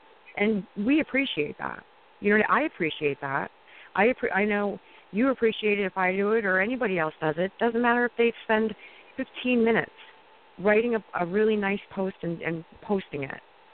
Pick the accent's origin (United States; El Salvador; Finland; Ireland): United States; East Coast; I have lots of friends, you know, because I come from the East Coast and whatever.